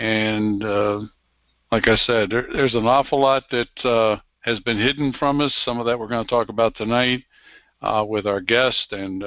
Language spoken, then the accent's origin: English; United States; I told him that as an American myself, I said I would support it